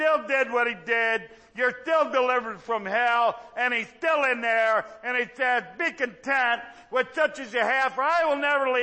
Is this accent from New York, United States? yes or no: no; Ohio, United States; now in Texas; I'm from Ohio, but I'm very content to be in Texas.